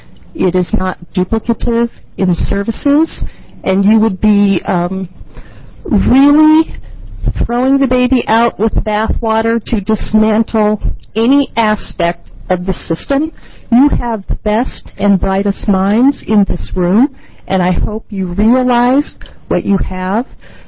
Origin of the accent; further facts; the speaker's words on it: Cottage Grove, Oregon, United States; I'm from Cottage Grove, Oregon